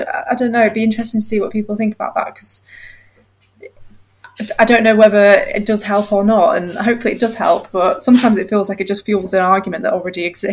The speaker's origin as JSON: {"language": "English", "town": "Wakefield", "region": "Yorkshire and the Humber", "country": "United Kingdom", "said": "like I'm originally from Wakefield"}